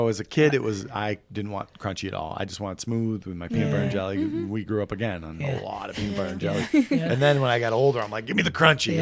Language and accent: English; Cape Cod, Massachusetts, United States; I don't like the heat here. But growing up on Cape Cod, summers was